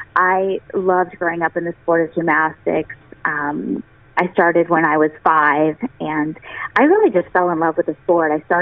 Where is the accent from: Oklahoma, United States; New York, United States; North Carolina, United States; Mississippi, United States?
Oklahoma, United States; I grew up in Oklahoma. My family, we really didn't know anything about the Olympics.